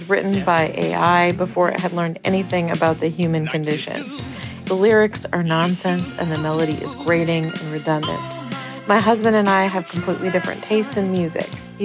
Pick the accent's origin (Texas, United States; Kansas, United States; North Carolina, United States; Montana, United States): Montana, United States; Missoula; from Missoula, Montana